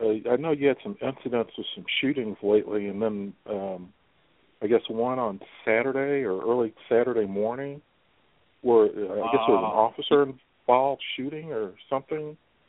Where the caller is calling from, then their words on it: Missouri, United States; Yeah, I'm calling from Missouri.